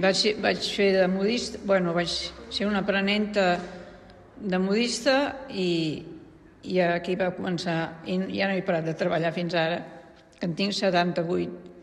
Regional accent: Barcelona, Catalonia, Spain; born there; Doncs jo vaig néixer a Gràcia

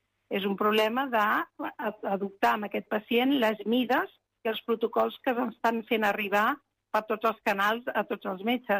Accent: Castile, Spain; Catalan is a second language; ho digui en castellà, perquè jo soc castellana

